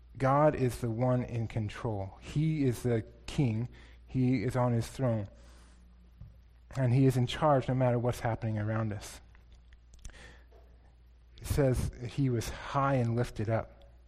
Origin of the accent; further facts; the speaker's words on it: United States; it's a reminder to me as an American